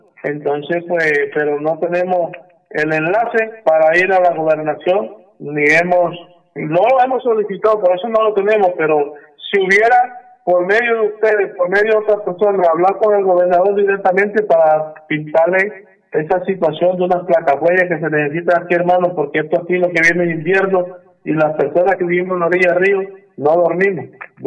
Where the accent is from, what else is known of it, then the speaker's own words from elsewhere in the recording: La Guajira, Colombia; nosotros somos un rincón de La Guajira